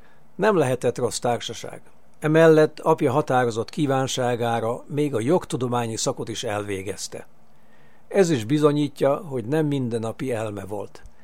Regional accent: Ózd, Borsod-Abaúj-Zemplén, Hungary; Engem már tinédzser koromban sokat szórakoztattak Ózdon, szülővárosomban a helyi műkedvenő színjátszók operett előadásai.

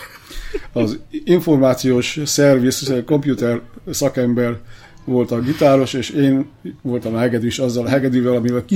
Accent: Budapest, Hungary; moved away as an adult; now in Canada; szerencsére szülővárosomban, ami most a 22. kerület, volt egy zeneiskola

